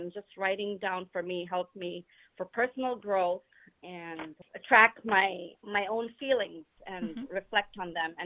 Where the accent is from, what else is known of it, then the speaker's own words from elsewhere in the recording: India; born there; And even though I was born in India, I didn't grow up there. So I cannot read Hindi, though I can speak it and understand it.